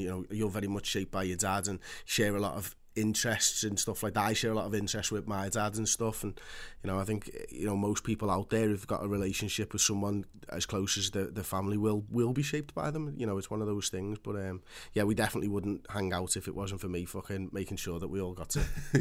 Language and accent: English; Liverpool, North West England, United Kingdom; Well, I've got Polish blood, but I was born in Liverpool.